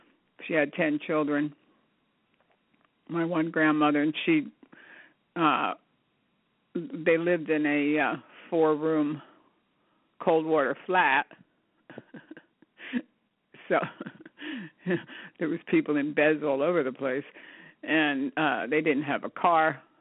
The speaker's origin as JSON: {"language": "English", "country": "United States", "tie": "born or raised there", "said": "I grew up 14 miles outside of New York City, so we used to go quite often"}